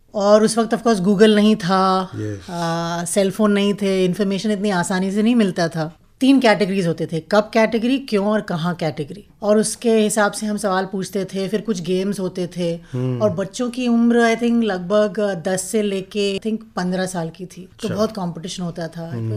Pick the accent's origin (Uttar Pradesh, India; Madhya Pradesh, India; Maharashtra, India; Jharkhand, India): Maharashtra, India; Mumbai; लेकिन दिल मेरा हमेशा मुंबई में ही होता है। मैं यहाँ पली बड़ी हूँ। मैं cathedral and John Connon school में पढ़ती थी, उसके बाद मैं सेंट जेवियर्स कॉलेज में पढ़ी हूँ